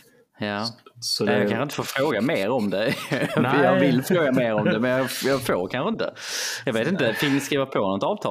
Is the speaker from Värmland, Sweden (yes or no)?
no; Skåne, Sweden; accent: Scanian; Jag menar, jag pratar ju skånska, men det låter så konstigt på något sätt.